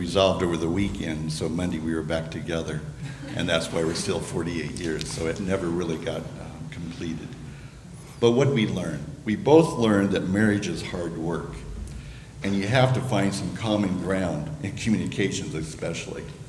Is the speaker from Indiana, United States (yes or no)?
yes; Terre Haute, Indiana, United States; We're both from Terre Haute, Indiana, both born and raised. I grew up on the northeast side. She grew up on the southeast side.